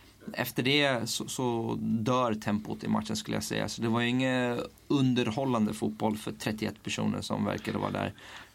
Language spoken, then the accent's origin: Swedish; Haninge, Stockholm County, Sweden; Jag är uppvuxen i Haninge, moderklubb där i Haninge.